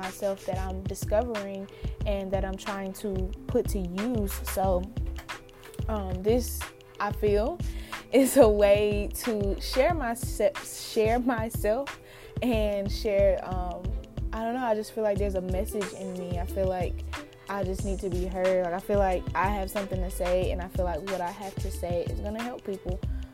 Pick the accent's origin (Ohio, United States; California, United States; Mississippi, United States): Mississippi, United States; Chula; I'm from Chula, Mississippi